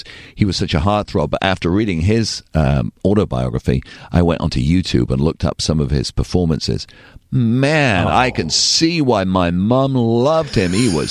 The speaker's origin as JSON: {"language": "English", "region": "England", "country": "United Kingdom", "said": "I'm from England."}